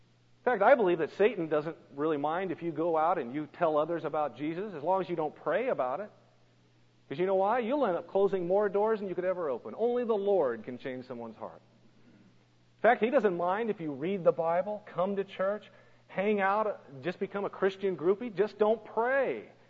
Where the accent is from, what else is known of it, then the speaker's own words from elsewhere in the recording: Colorado, United States; now in Missouri, United States; You know, growing up in Colorado, I actually had less water in Colorado than we do here in Missouri, which isn't a lot.